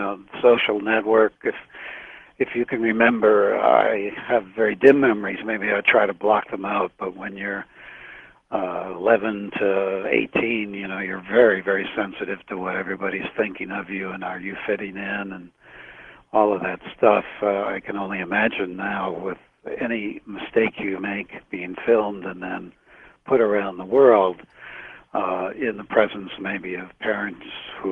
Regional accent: New York, United States; I was raised near the New York area

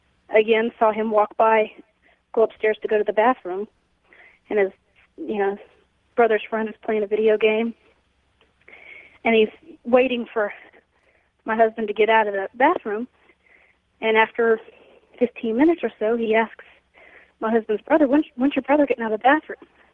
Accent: Tennessee, United States; from Tennessee.

